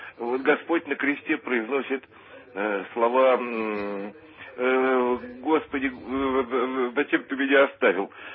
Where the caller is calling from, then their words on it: Moscow, Russia; Из Москвы, вот.